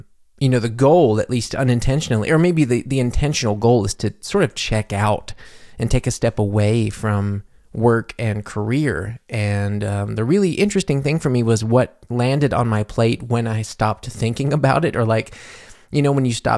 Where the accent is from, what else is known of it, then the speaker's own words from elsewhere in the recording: United States; my past as an American